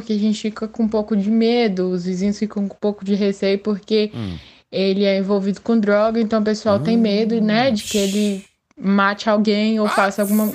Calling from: Minas Gerais, Brazil; eu sou aqui de Minas Gerais.

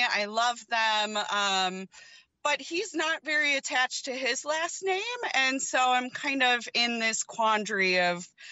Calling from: Wisconsin, United States; So I'm calling from Wisconsin.

